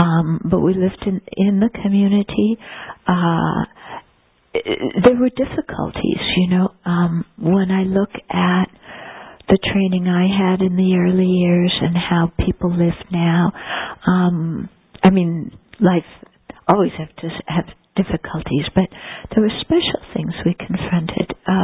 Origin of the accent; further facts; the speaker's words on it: United Kingdom; being a Brit so you could have a visa so you could stay there.